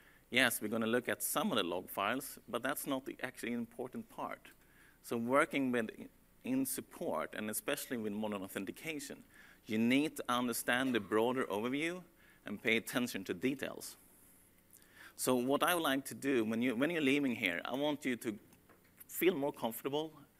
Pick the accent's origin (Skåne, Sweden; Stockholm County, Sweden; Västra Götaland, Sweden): Stockholm County, Sweden; Stockholm; English is a second language; As I said, I'm from Stockholm.